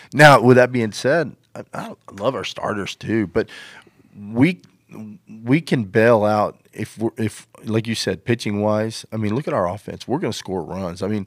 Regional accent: West Fork, Arkansas, United States; I'm from West

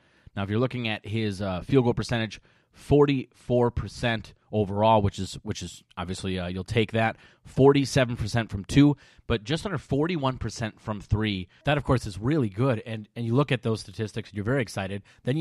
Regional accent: Minnesota, United States; I will say I'm from Minnesota.

